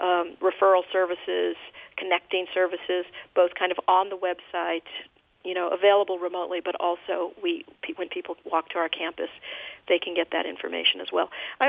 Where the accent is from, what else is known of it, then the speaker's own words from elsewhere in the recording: Las Cruces, New Mexico, United States; I grew up in Las Cruces. And so for me, it feels to me especially important, because this is a community I know and I love.